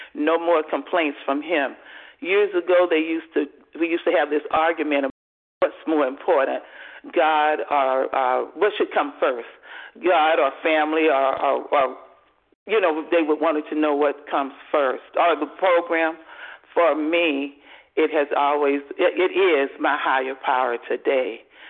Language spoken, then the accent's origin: English; Atlanta, Georgia, United States; I'm from Metro Atlanta, Georgia.